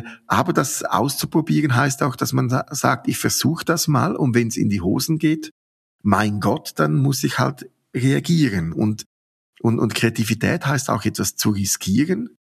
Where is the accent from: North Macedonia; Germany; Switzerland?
Switzerland; was ich als Schweizer jetzt nie machen würde